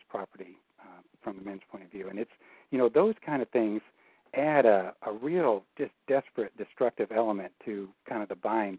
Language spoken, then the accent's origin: English; Appalachia, United States; I grew up in Appalachia on the East Coast, and the same thing there.